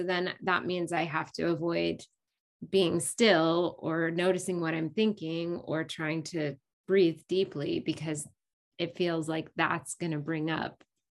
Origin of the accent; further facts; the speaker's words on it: United States; being raised and growing up in the United States, that you have this idea that you have power over yourself